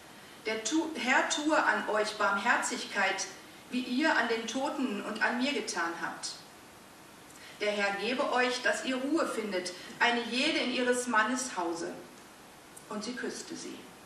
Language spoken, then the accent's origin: German; Melle, Lower Saxony, Germany; also born or lived in Wittingen / Hameln; Geboren bin ich in Wittingen, das ist ja nicht ganz so weit von hier, aufgewachsen dann in Melle im Osnabrücker Land und ja, bin dann über Studium irgendwann nach Hameln gekommen